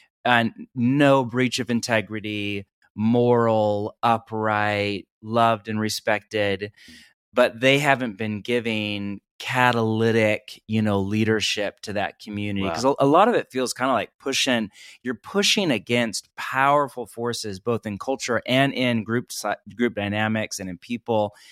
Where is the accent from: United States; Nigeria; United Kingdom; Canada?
United States; California; also born or lived in Pacific Northwest; and I'm from California originally, we were in, you know, the Pacific Northwest for so many years, but I'm from California originally.